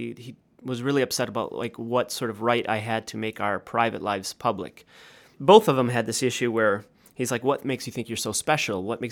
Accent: United States; partly because as an American, we've always known so much about our own sort of cross-Atlantic sort of Holocaust

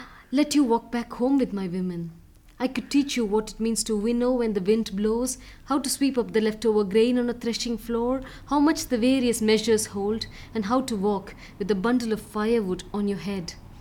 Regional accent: Chennai, Tamil Nadu, India; I was, you know, born and brought up in Chennai

